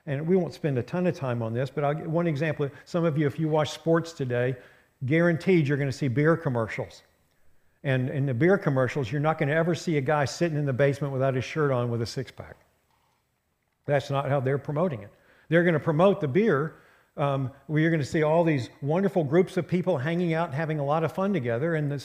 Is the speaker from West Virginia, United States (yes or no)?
yes; West Virginia, United States; And I'm I'm from West Virginia.